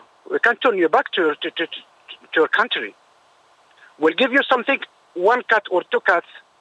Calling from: Murcia, Region of Murcia, Spain; Good morning. … from Murcia.

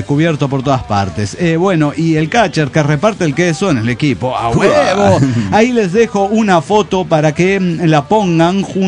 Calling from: Morelia, Michoacán, Mexico; de Morelia, Michoacán.

